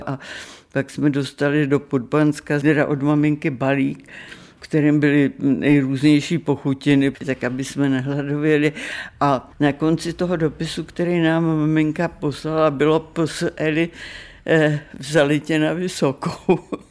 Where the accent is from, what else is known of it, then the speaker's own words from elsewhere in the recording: Prague, Czechia; Já jsem narozená v Praze a jsem Pražák. Já skutečně jsem nikdy v životě nemohla emigrovat, protože já, když jsem dlouhou dobu mimo Prahu, tak dostanu to, čemu Němci říkají Heimweh